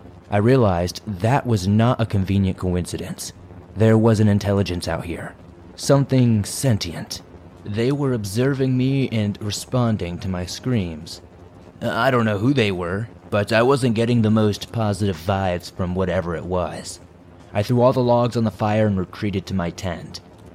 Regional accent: Rocky Mountains, United States; Growing up in the Rocky Mountains and graduating from a college in western Montana, I was not a stranger to hiking or camping in the slightest.

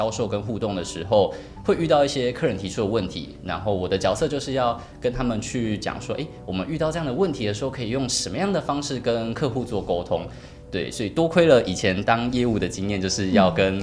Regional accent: southern Taiwan, Taiwan; 我是南部人，得、是长辈他们搬到北部来。

